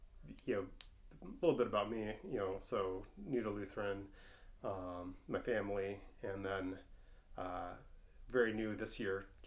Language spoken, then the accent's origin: English; Seattle, Washington, United States; So I was born and raised in Seattle, went to college, you know, in Bellingham